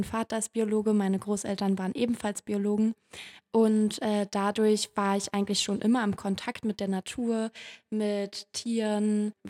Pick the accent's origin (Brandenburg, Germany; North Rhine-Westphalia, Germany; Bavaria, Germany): Brandenburg, Germany; Potsdam; born there; Und außerdem wohne ich in Potsdam und bin sogar gebürtige Potsdamerin.